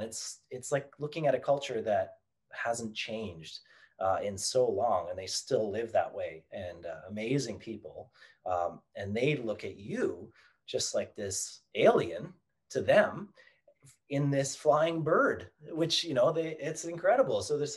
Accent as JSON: {"language": "English", "country": "Canada", "tie": "born or raised there", "said": "whatever I saw or experienced growing up in Canada"}